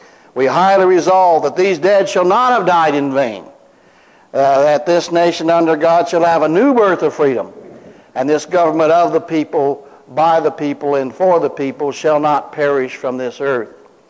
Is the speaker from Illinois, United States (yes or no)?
yes; Illinois, United States; Now, I also grew up in Illinois